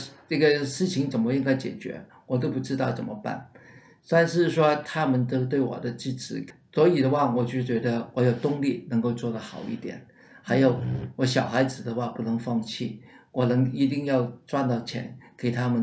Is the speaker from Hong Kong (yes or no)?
yes; Hong Kong; 在1963年 温带飓风来香港，把我们的屋顶全部吹走。